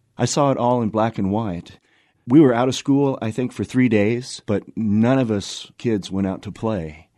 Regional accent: Wichita, Kansas, United States; I'm from Wichita.

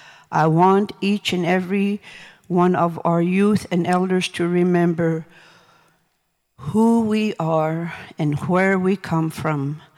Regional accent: Atka, Alaska, United States; first language Unangam Tunuu; It was the language always spoken at home and in the village when I was growing up.

